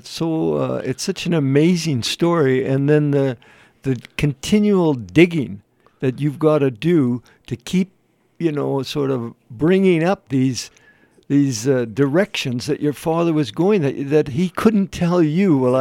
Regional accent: Canada; You know, as a Canadian, it's always difficult to see how it's spelt and then to say it

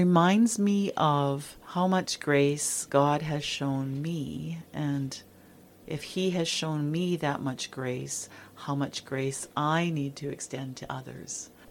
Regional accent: Delta, British Columbia, Canada; We moved from Delta. We arrived here, I think maybe the 2nd of January, and it was like minus 40.

